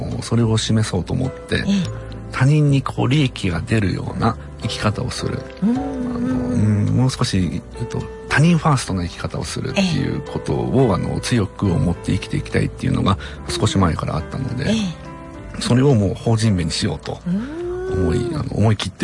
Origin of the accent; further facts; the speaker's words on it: Okazaki, Aichi, Japan; それからは地元の愛知県の方に、岡崎の方に戻ってきまして